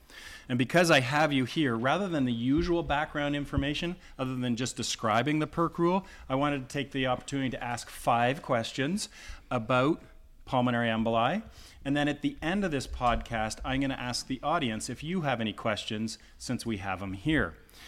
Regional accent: Canada; I'm from Canada, eh?

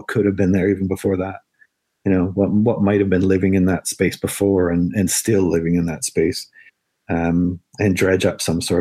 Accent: Alberta, Canada; I grew up in Alberta, in the sort of the West, and certainly the mountains there, the Rockies are a force to be reckoned with.

